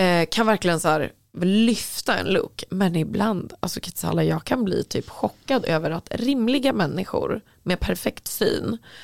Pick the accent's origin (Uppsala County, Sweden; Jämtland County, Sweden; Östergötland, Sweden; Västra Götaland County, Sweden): Jämtland County, Sweden; Östersund; hej, jag är från Östersund